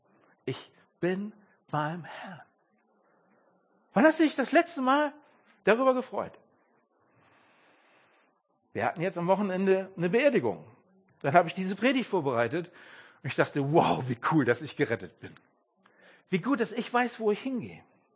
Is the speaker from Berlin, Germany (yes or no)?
no; North Rhine-Westphalia, Germany; ich komme aus dem Ruhrpott, Leute.